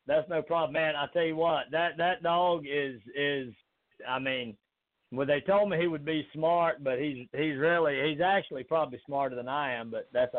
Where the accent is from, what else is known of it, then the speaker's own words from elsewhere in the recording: the South, United States; accent: Southern; Well, a lot of people do. That's my southern accent.